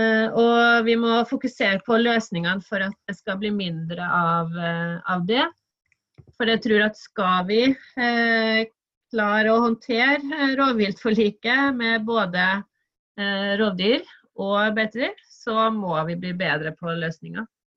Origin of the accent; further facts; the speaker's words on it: Vestland, Norway; Jo, altså jeg har vokst opp i Sogn og Fjordane. Når jeg vokste opp så var det mye sau der.